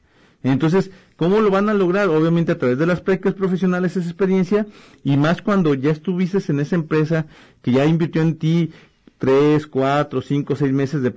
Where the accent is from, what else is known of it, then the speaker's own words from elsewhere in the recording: Mexico; nuestra ideología como mexicanos siempre nos bombardean desde la primaria o la secundaria